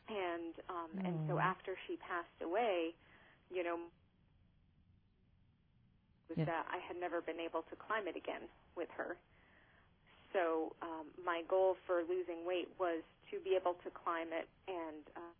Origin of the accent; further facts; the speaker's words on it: Maine, United States; Because I'm from Maine, yes.